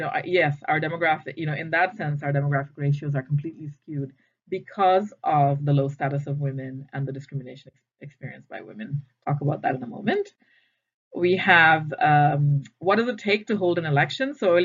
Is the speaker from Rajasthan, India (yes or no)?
no; Assam, India; first language Assamese; In my case, I'm from Assam, so Assamese, and then a third language as well.